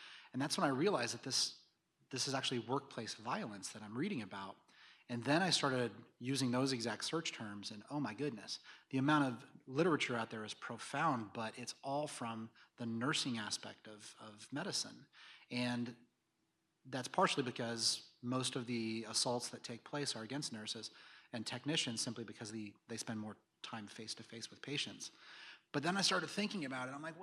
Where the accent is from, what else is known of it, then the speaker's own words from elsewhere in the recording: Oklahoma City, Oklahoma, United States; I'm from Oklahoma City. I'm 40 years old, so I was in high school in 1995 when the Oklahoma City bombing happened. And that terrorist attack on my hometown that killed 168 people